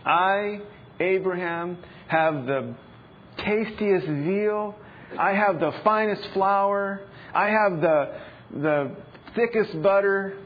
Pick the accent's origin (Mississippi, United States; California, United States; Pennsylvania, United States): California, United States; Los Angeles; You know, Lynette and I, we grew up in Los Angeles, but we went to college in Missouri.